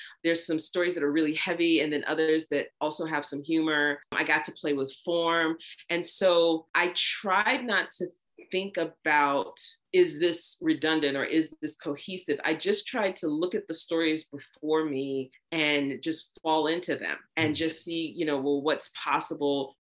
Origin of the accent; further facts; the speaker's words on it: the South, United States; I grew up in the South. You know, you could be doing something secular and they still want to know what church you belong to.